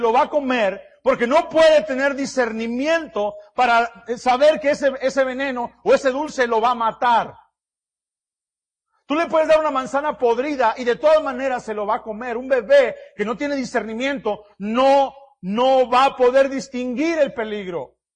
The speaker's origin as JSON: {"language": "Spanish", "country": "Mexico", "said": "ahí en mi país, en mi cultura, y allá en México dicen, allá en mi rancho"}